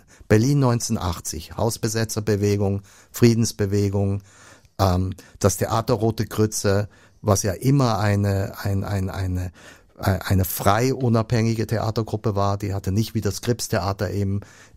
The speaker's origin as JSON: {"language": "German", "country": "Switzerland", "said": "Ich bin ja Schweizer, also Entschuldigung, ich komme aus gut bürgerlichen Verhältnissen."}